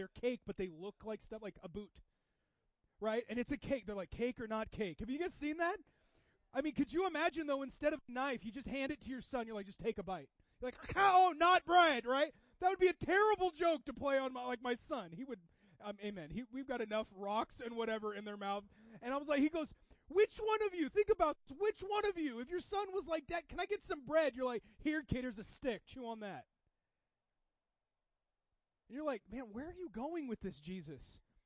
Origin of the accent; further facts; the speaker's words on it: Southern US, United States; We're from the South, or you know, you're a Yankee.